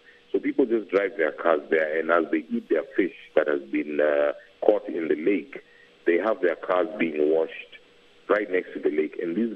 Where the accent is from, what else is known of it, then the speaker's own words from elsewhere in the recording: Kisumu, Kisumu County, Kenya; Okay, I'm speaking basically from Lake Victoria. We in Kisumu is the biggest city on the shores of Lake Victoria. We are in Kenya, on the western side of Kenya.